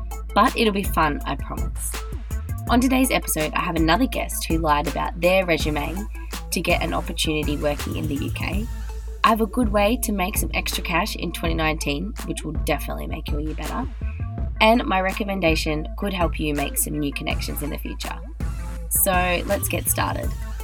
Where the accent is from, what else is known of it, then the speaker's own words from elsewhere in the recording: Australia; I'm just an Australian girl with the world at her feet, working in public relations and communications